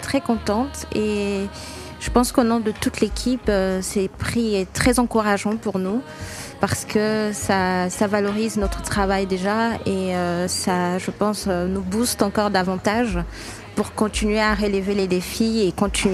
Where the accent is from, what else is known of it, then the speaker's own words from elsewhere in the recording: Kinshasa, DR Congo; Alors, je suis congolaise, née à Kinshasa surtout, j'adore ma ville. Donc, quinoise pur jus